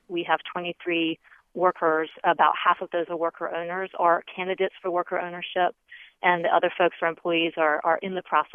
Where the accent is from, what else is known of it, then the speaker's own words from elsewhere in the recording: Morganton, North Carolina, United States; I'm from Morganton, North Carolina, proud to be born and bred there and continue to live and work there.